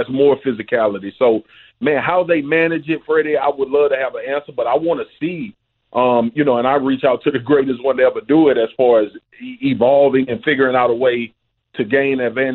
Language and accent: English; Louisiana, United States; I'm from Louisiana. We don't have a pro team.